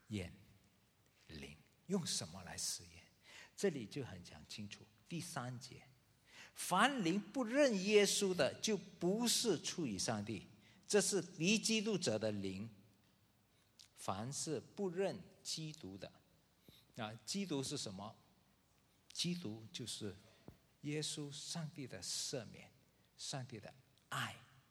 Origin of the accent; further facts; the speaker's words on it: Singapore; 你再调皮的话我们以前小时候在新加坡是那个包头的要来抓你。